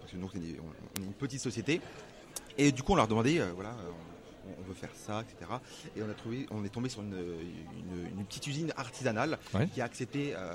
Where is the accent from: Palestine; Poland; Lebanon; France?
Poland; Kraków, Lesser Poland; Mmh. Et donc, je suis franco-polonais. En fait. Mmh. Et donc, on vient de Cracovie, ouais. En Pologne.